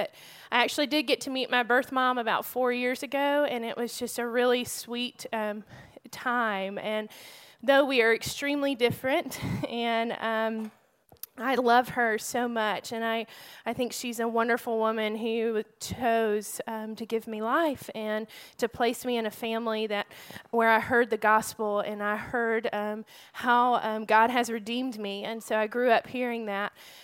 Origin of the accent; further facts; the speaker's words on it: Auburn, Alabama, United States; I am originally from Auburn, Alabama